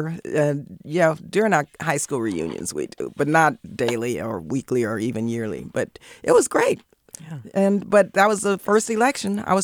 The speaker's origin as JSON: {"language": "English", "region": "California", "country": "United States", "tie": "born or raised there", "also_born_or_lived": "Texas", "said": "And that was the primary reason we moved from Texas to Southern California. I wanted to be a cheerleader, so I went to San Fernando Junior High, San Fernando High School."}